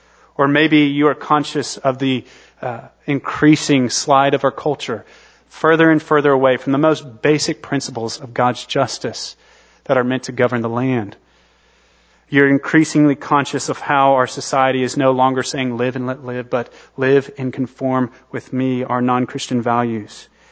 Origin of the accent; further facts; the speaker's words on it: United States; telling me how, as an American, I was loud and wordy.